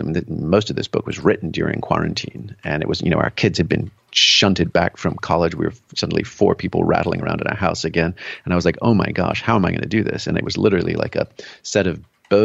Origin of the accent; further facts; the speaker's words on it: England, United Kingdom; a little bit like growing up in England, and like our house was like, you know, was built in the 15th century.